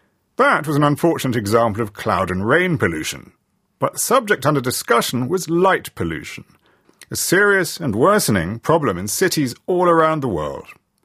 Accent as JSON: {"language": "English", "region": "London", "country": "United Kingdom", "lives_now": "Bern, Switzerland", "said": "I mean, I'm actually from London, and London, you can't see stars."}